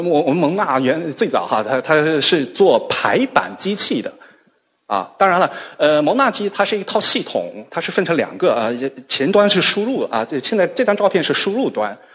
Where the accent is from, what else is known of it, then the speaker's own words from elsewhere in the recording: China; 然后呢美国人做的图像我们中国人也可以看，对吧？